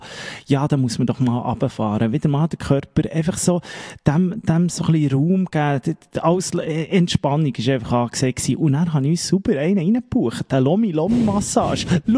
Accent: Bern, Switzerland; als Berner

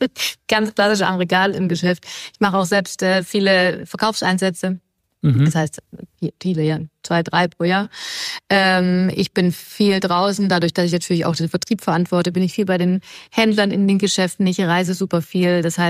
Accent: Baden-Württemberg, Germany; Und ich bin natürlich auch born and raised in the Black Forest. Das heißt, ich komme tatsächlich auch aus dem Dorf, wo die Firma auch ist. Da wohne ich auch immer noch bis heute.

